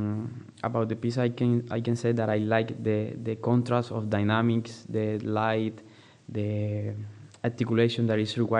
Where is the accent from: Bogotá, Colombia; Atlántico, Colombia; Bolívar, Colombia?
Bolívar, Colombia; Cartagena; English is a second language; now in United States; All right. I'm from Cartagena, Colombia.